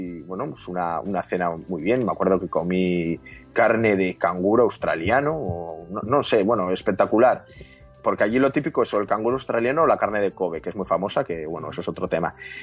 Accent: Bilbao, Basque Country, Spain; no, yo soy de Bilbao y me venía a tomar un whisky.

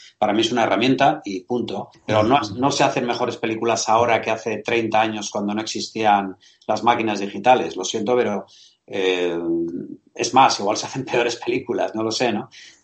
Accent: Basque Country, Spain; Y eso lo digo yo en mi tierra, del País Vasco.

